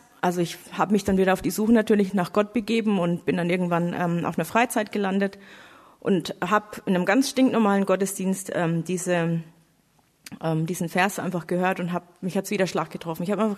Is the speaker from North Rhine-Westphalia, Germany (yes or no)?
no; Bavaria, Germany; ich bin geboren und aufgewachsen in Oberfranken im schönen Coburger Land.